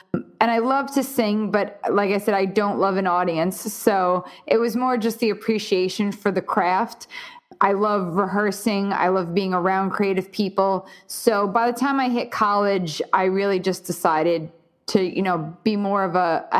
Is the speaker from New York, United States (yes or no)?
yes; New York City, New York, United States; we grew up in Queens, New York